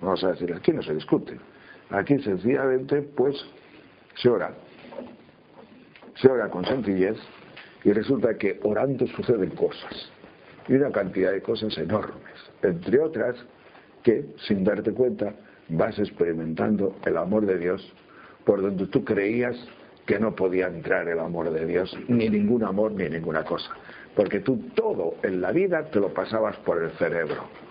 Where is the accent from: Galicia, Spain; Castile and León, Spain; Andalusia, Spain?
Castile and León, Spain; León; eso que nosotros somos de León, pero de esos que bajaban con rebaños transhumantes